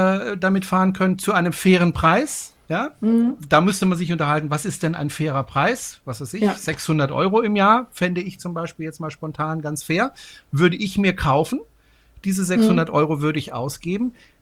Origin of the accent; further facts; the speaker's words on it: Freiburg, Baden-Württemberg, Germany; Ich bin ja ein Freiburger Bobbele. Ich komme ja aus Freiburg